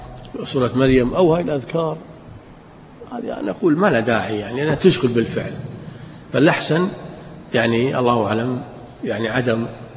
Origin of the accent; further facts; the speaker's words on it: Kuwait; وإحنا عندنا بالكويت نبي بس ريحة مطر